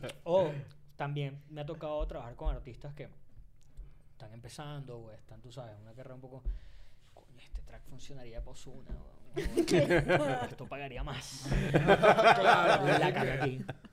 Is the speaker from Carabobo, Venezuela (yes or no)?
yes; Valencia, Carabobo, Venezuela; yo vengo de Valencia, Venezuela. Muy raro porque todo el mundo dice que no, de Caracas. Bueno, venga, soy de Valencia, representando.